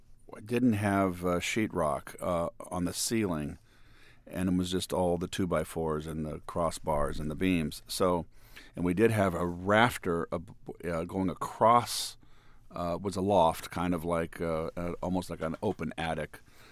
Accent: California, United States; a dream of a young boy growing up in Northern California to be the next Mickey Mantle, a star major league player.

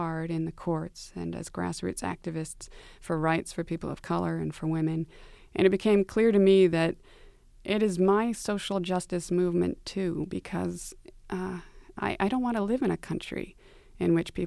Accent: United States; And so it does feel like it is my movement because of my obligation as an American to do something about discrimination

